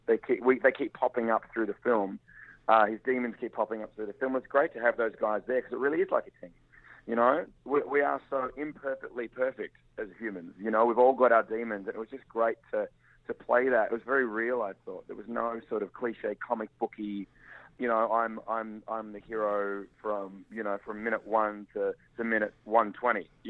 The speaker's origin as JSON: {"language": "English", "country": "Australia", "said": "Well, I think Luke, you know, obviously we're all Australian."}